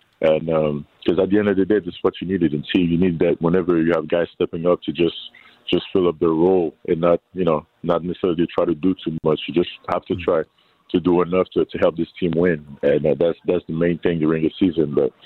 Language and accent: English; Geneva, Switzerland; I grew up in Europe, Switzerland, Geneva, watching soccer.